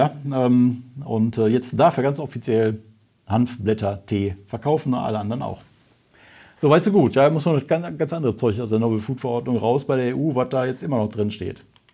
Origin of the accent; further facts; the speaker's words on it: North Rhine-Westphalia, Germany; also nicht nur Wuppertal, sondern die anderen bergischen Kollegas aus meiner Heimat dürfen auch mitkommen